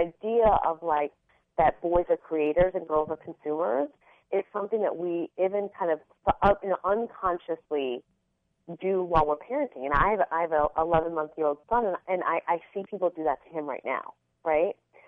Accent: United States; I've dedicated my life to it as an American, right?

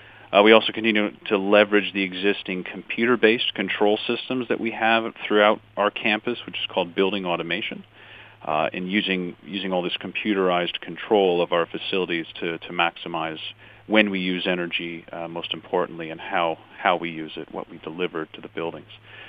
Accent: Grand Rapids, Michigan, United States; now in Ann Arbor, United States; Yes, born and raised in Grand Rapids, that's correct.

